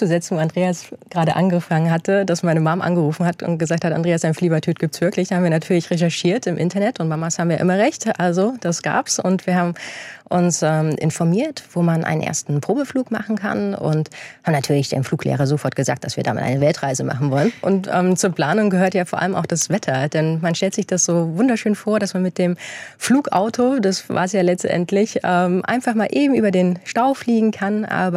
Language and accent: German; Erfurt, Thuringia, Germany; born there; Denn im Osten, also ich bin ja in Erfurt geboren, wie du richtig gesagt hast, hatte man ja nur eine Richtung, in die man offiziell reisen durfte.